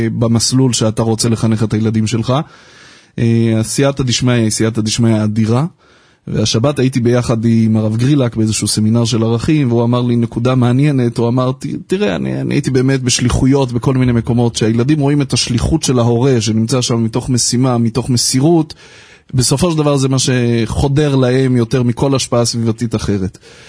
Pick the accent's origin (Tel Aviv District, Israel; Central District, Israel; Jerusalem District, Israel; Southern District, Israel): Central District, Israel; Ra'anana; אני חייב להגיד לך שהאמת שאני גדלתי בעיר שכנה שלכם, ברעננה